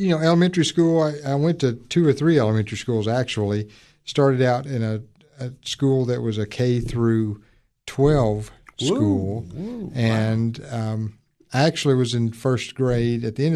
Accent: Harriman, Tennessee, United States; Cookeville because it's very similar to Harriman. You know, topography, geography, it's very similar. And so I grew up in Harriman.

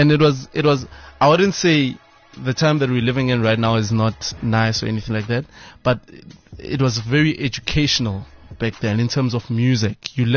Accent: Siyabuswa, Mpumalanga, South Africa; Grew up in Siyabuswa, in MP. That's where the love actually started, man, for music, you know.

